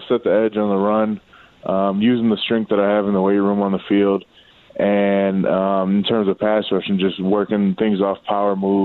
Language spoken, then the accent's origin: English; Wisconsin, United States; also born or lived in Iowa; now in Arizona, United States; I'm from Wisconsin, originally born in Iowa, but grew up in Wisconsin.